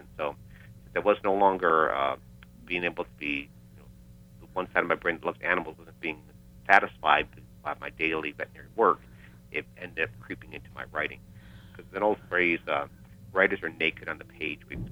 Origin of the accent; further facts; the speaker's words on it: Chicago, Illinois, United States; we grew up in Chicago.